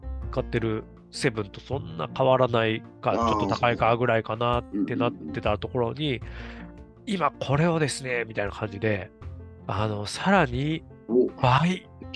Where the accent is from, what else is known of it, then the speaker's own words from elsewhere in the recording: Kyoto, Japan; 僕、京都出身なんで